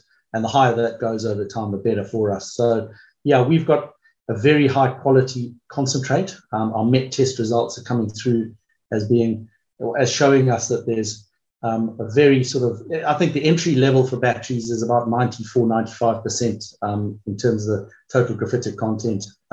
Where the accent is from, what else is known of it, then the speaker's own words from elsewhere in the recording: Zimbabwe; also born or lived in South Africa / United Kingdom / Kenya; I was born in Zimbabwe. I was raised there and went to university in South Africa. So Southern Africa, I suppose, was my early home. I worked in the UK for a while and qualified as a chartered management accountant there, and then ended up living in Kenya for 6 years.